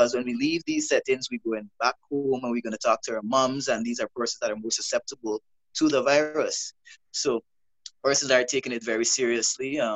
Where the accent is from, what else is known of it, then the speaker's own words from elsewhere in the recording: Guyana; I'm from Guyana.